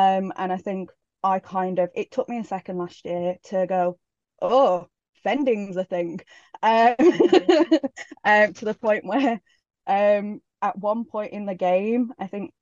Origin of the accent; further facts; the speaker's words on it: West Midlands, United Kingdom; accent: Black Country; my accent gets very Black Country at that point.